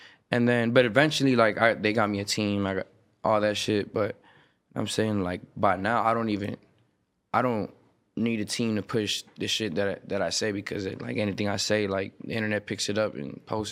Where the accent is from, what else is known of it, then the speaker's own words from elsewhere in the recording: Florida, United States; Man, I'm from Florida, so I fuck with … music heavy, bro.